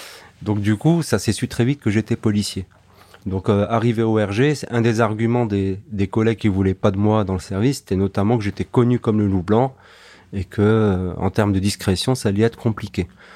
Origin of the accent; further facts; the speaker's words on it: Grand Est, France; mais je suis né ici, j'ai grandi ici, je suis alsacien.